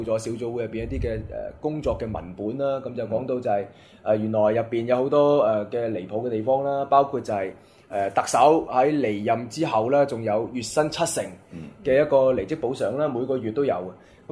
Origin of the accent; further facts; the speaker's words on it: Macau; 我澳门人，